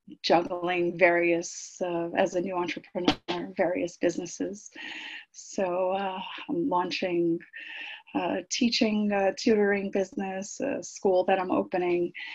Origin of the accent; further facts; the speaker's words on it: New York City, New York, United States; I'm from New York City.